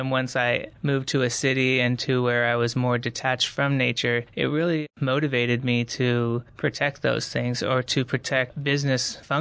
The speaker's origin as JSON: {"language": "English", "town": "Arcata", "region": "California", "country": "United States", "tie": "born or raised there", "also_born_or_lived": "Humboldt", "said": "growing up in Humboldt and in Arcata, you are so close to nature in a sense."}